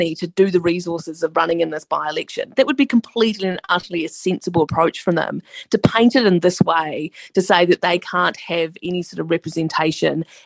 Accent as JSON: {"language": "English", "town": "Tauranga", "region": "Bay of Plenty", "country": "New Zealand", "tie": "born or raised there", "said": "Well, Tauranga is my hometown, and so I'm pretty defensive of being called, you know, completely a racist town."}